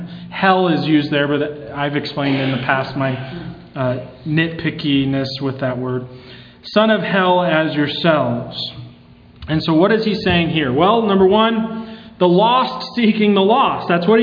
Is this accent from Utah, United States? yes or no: yes; Utah, United States; this passage has always resonated with me, being born and raised in Utah.